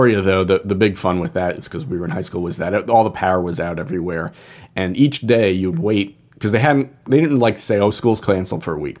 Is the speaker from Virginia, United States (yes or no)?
no; Long Island, New York, United States; Well, it's kind of like, I grew up on Long Island